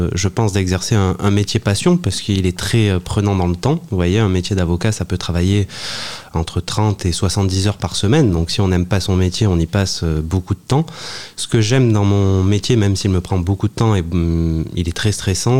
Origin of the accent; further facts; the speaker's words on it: Bagnols-sur-Cèze, Occitanie, France; now in Paris, France; je suis originaire de Bagnols-sur-Cèze. J'ai fait toutes mes études à Bagnols, j'ai fait mon lycée à Bagnols